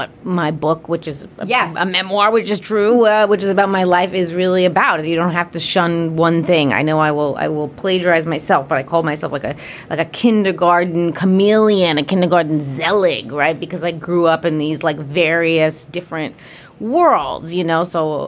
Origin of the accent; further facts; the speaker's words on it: Queens, New York, United States; Growing up in Queens, it was hard to escape hip-hop, which is funny for people to understand.